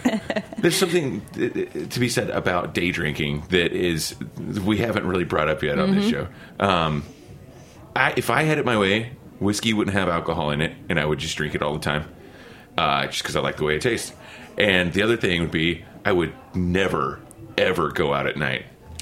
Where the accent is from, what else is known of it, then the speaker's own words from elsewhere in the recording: Oklahoma, United States; I'm from Oklahoma. We did the two step.